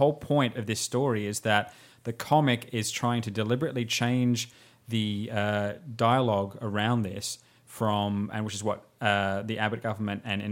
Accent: Australia; Well, we're being Australian.

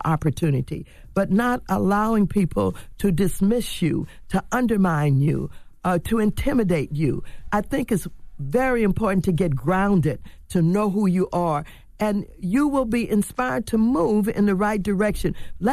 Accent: St. Louis, Missouri, United States; I'm from St. Louis.

